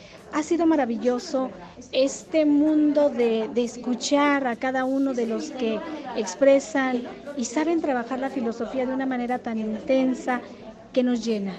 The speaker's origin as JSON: {"language": "Spanish", "region": "Mexico City", "country": "Mexico", "said": "soy de la Ciudad de México."}